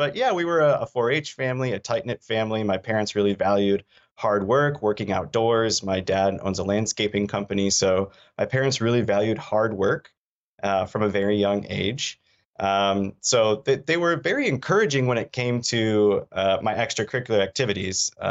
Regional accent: Traverse City, Michigan, United States; So I grew up in Traverse City, Michigan. I grew up on the outside of Traverse City, Michigan. I was a 4-H kid.

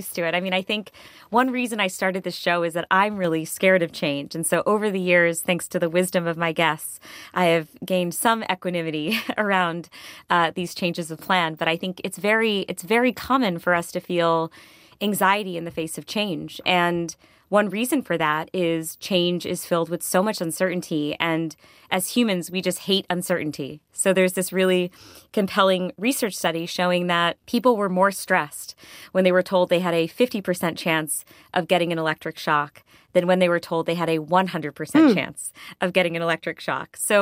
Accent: Connecticut, United States; in my hometown in Connecticut.

